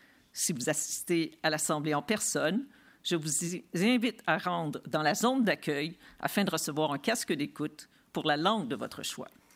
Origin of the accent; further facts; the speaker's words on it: Montreal, Quebec, Canada; Je suis heureuse en tant que Montréalaise de souhaiter la bienvenue aux participants